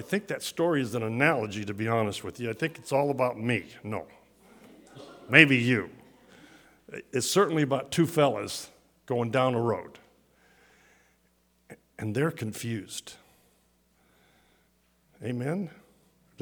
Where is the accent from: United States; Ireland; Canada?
Ireland; I'm an Irishman and I love to tell stories.